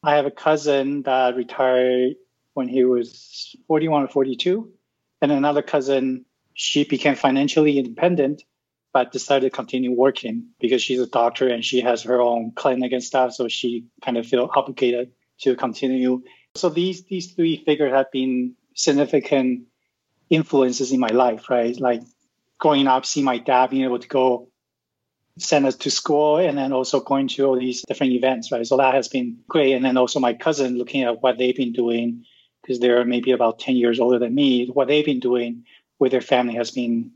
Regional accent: British Columbia, Canada; So I'm from Canada, so we live in Vancouver, which is one of the most expensive cities in the world.

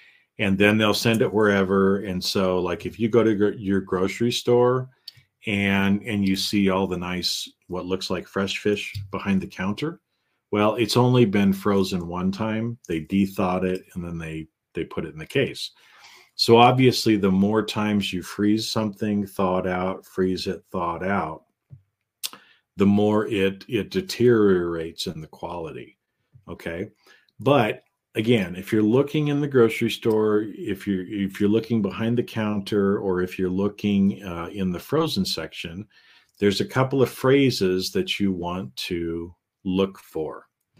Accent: Idaho, United States; I love potatoes. I grew up in Idaho.

